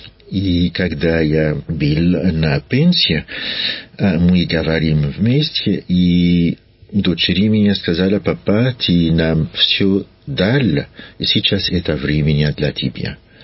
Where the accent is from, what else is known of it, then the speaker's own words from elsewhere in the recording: Egypt; born there; Russian is a second language; also born or lived in England / Switzerland; Я родился в Египте, и моя мама швейцарская, и мой папа из Египта.